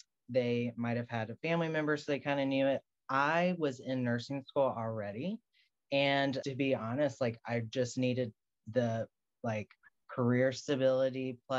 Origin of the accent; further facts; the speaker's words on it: Alabama, United States; also born or lived in Spain / San Diego / Virginia / Florida; I'm originally from Alabama.